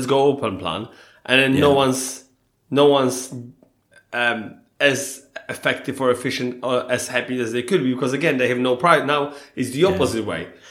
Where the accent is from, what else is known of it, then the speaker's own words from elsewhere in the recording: Poland; So I'm from Poland, right?